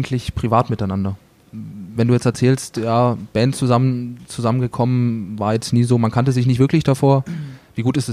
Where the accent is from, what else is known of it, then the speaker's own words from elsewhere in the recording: Germany; Als Deutscher, ich komme hier nach Kärnten